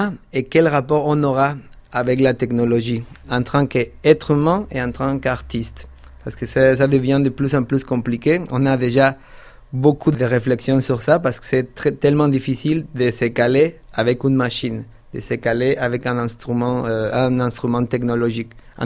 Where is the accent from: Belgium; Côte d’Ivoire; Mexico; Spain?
Mexico; Mexico City; now in Paris, France; je viens des grosses villes, je viens de la ville de Mexico et j'habite à Paris.